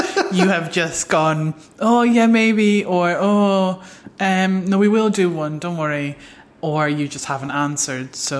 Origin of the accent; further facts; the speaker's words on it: Ireland; So. I am Irish.